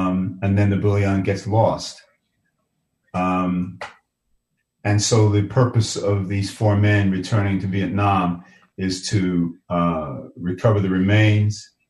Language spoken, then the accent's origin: English; England, United Kingdom; born there; My mom, we are Jamaican. My mom was part of an influx of Caribbean people from the Caribbean to the United Kingdom that started in 1948. My mom arrived, I think, around 1951, which is how I came to be born in England.